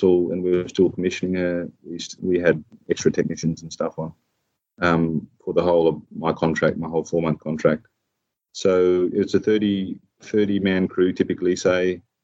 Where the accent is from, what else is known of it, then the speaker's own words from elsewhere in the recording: Broome, Western Australia, Australia; being Indigenous background, growing up in Broome on the coast and, you know, areas around Broome to the north of Broome